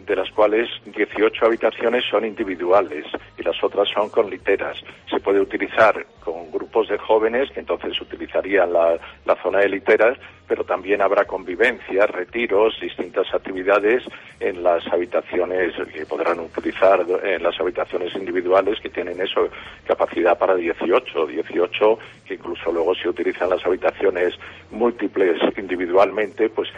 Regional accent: Biescas, Aragon, Spain; yo soy de Biescas, mi familia somos de Biescas de toda la vida

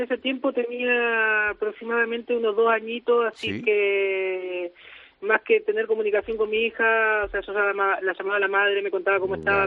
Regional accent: Buenos Aires, Argentina; yo soy de Argentina, Buenos Aires.

